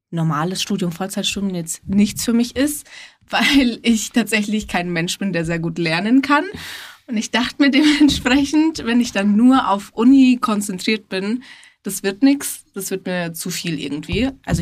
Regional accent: Bavaria, Germany; Ich bin jetzt 24 Jahre alt. Ich komme eigentlich aus Bayern

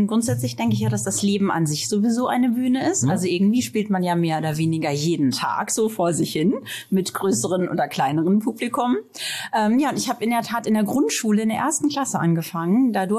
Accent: Münster, North Rhine-Westphalia, Germany; born there; Ja, also geboren bin ich in Münster, in Westfalen.

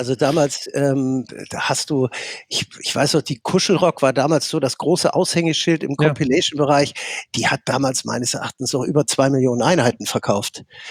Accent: Netherlands; German is a second language; moved away; ich komme aus Holland und bin in Holland groß geworden und habe dort jeden Gulden damals in Musik gesteckt.

